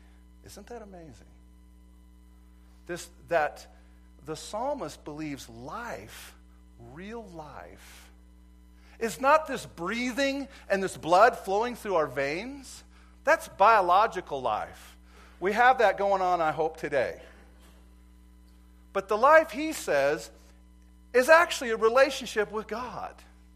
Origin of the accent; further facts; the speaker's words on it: Montana, United States; I'm a farmer from Montana